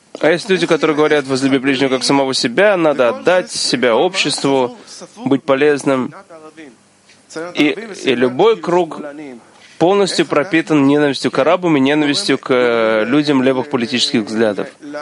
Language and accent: Russian; Jerusalem, Jerusalem District, Israel; Мы из Иерусалима, нас, наверное, давно не слышали.